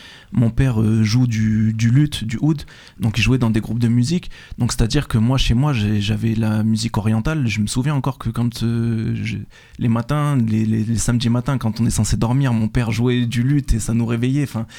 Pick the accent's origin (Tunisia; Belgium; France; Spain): France; Clermont-Ferrand, Auvergne-Rhône-Alpes; je suis originaire de Clermont. J'ai grandi à Saint-Jacques, quartier Saint-Jacques. Et du coup, ben, j'ai connu la danse. Donc j'ai 36 ans aujourd'hui.